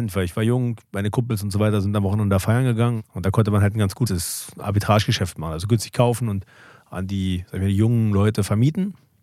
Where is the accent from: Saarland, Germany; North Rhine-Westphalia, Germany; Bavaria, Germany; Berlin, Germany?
Berlin, Germany; Genau, es war in Tegel, da wo ich groß geworden bin.